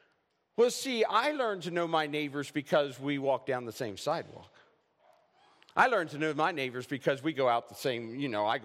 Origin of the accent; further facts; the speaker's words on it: Chestertown, Maryland, United States; I grew up in Chestertown, Maryland, about an hour and a half from here. And I grew up on a dairy farm. I grew up milking cows.